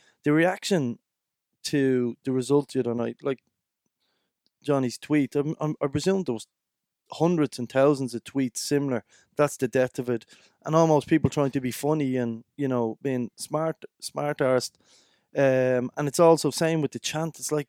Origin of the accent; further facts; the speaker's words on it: Dublin, County Dublin, Ireland; I was brought up in Dublin.